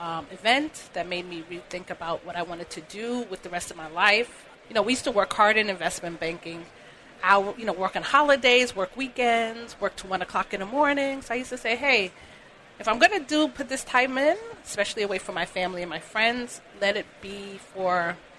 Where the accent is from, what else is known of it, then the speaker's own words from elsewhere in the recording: New York City, New York, United States; So my parents are Jamaican, the island of Jamaica, and I'm a first-generation American. I was born in Brooklyn, New York, many years ago.